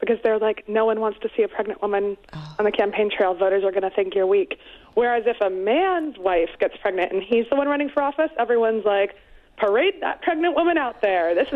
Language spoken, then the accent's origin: English; East Coast, United States; also born or lived in Iowa; now in California, United States; I was born in the Midwest in Iowa and then raised on the East Coast, and I'm still getting used to California and Silicon Valley.